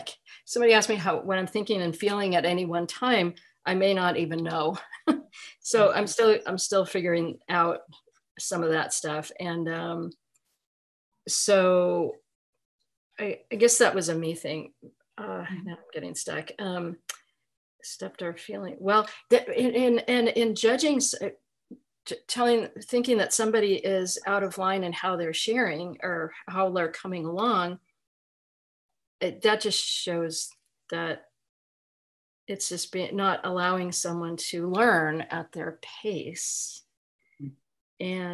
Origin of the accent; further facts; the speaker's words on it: Texas, United States; I forgot to say that, I'm still unmuted. I'm from Texas.